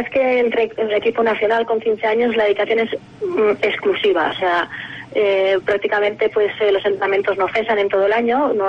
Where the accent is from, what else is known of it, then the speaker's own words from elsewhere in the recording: Candanchú, Aragon, Spain; also born or lived in Jaca; yo nací en Jaca, pero vivo en Candanchú. Cuando era pequeña, pues hasta los 15, 16 años vivimos en Candanchú, luego ya también mis padres compraron una casa en Jaca, o sea que vivo a caballo entre las dos, Jaca y Candanchú.